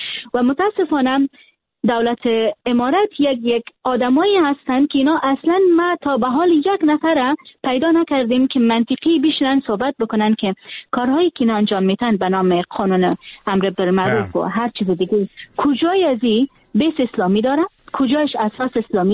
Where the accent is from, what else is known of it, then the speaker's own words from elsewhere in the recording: Afghanistan; من حیث یک دختر افغان که در افغانستان تولد شدیم و در افغانستان خاطره دارم، در افغانستان بزرگ شدیم و امروز خواهر و برادر ما فامیل من در افغانستان هستن